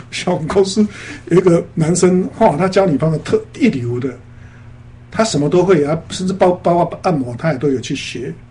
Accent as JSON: {"language": "Chinese", "country": "China", "said": "我们中国人常常讲一句话嘛，明哲保身，对不对？"}